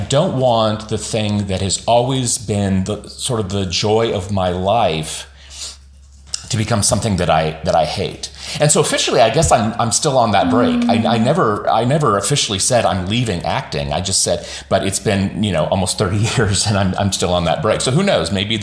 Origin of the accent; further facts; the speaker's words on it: Washington, United States; I grew up in Washington State doing regional and community theater starting at the age of 8.